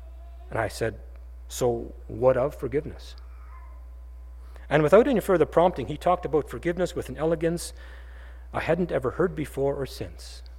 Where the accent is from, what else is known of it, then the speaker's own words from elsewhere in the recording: Canada; He detected my accent and started asking me about a few things about Canada.